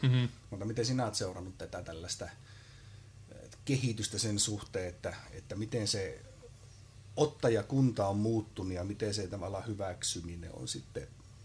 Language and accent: Finnish; Imatra, South Karelia, Finland; minä muistan silloin aikanaan pikkupoikana Imatralla ennen sotia